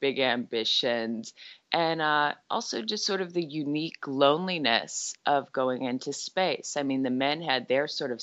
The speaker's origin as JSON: {"language": "English", "town": "Chicago", "region": "Illinois", "country": "United States", "said": "I'm also from Chicago, and Marilyn and I had a wonderful rapport."}